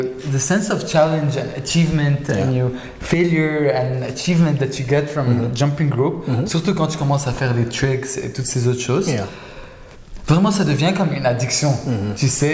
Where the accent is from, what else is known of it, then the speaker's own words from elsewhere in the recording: Lebanon; now in Montreal, Canada; Je suis venu du Liban et je suis venu à Montréal. J'ai commencé les études, j'habitais seul ici.